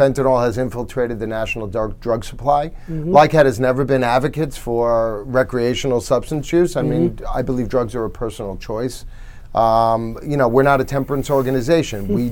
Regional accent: Bellmore, New York, United States; I'm a proud Islander. I'm raised here. I live here. I was raised in Belmore, live in Northport, you know. So I'm an Islander through and through.

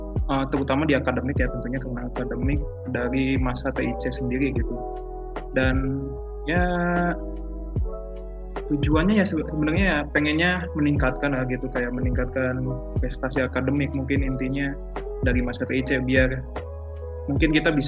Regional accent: Kuningan, West Java, Indonesia; Terus, aku asal dari Kuningan gitu.

